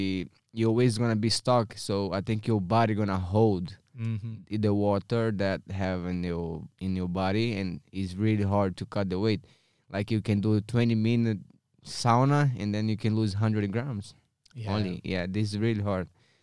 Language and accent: English; Coari, Amazonas, Brazil; English is a second language; This is in Coari, Amazonas, Manaus, in my hometown.